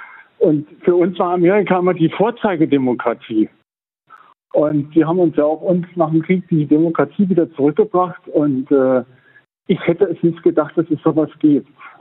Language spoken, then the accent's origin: German; Berlin, Germany; Also ich muss kurz sagen, ich bin in West-Berlin groß geworden. Ich bin ein Mauerkind, 61 geboren, West-Berlin.